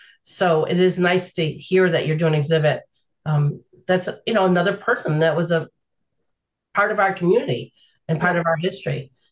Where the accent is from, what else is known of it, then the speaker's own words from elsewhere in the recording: Pittsfield, Massachusetts, United States; If you were born and raised in Pittsfield, like I have, you know, there's certain names that we all know